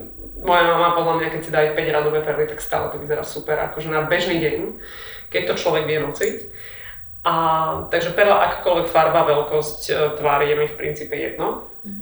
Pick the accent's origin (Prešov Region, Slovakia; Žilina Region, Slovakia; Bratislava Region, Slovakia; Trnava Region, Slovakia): Bratislava Region, Slovakia; Bratislava; pre mňa to nikdy nebolo niečo také, že som síce dievča z Petržalky